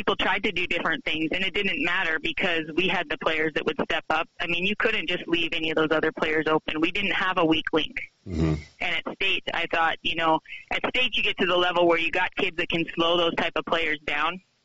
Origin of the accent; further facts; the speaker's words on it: Montana, United States; Well, I grew up in Western Montana, and we had a pretty good support system.